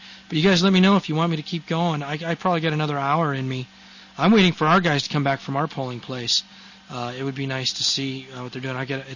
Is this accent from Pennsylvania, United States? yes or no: no; South Weymouth, Massachusetts, United States; born there; I was born in South Weymouth, Massachusetts. I was actually born in a taxi on the way to the hospital in South Weymouth, Massachusetts.